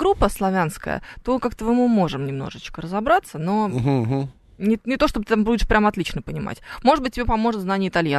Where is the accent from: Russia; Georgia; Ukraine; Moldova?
Russia; Мы из России